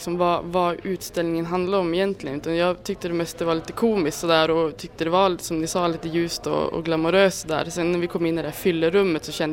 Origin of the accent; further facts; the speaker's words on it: Norrland, Sweden; Ja, precis. Jag är från Norrland.